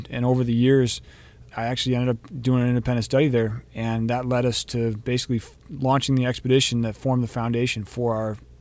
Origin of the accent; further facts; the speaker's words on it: Midwest, United States; now in San Diego, United States; Growing up in the Midwest, paddling on the rivers, you realize that this water is going somewhere